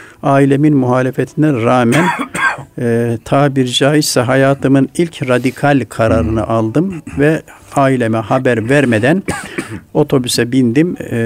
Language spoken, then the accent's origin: Turkish; Tokat, Turkey; Şimdi geçenlerde memleketime gittim Tokat'ta.